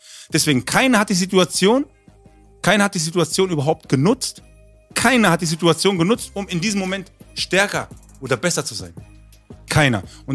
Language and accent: German; Berlin, Germany; Und ich bin aus Berlin.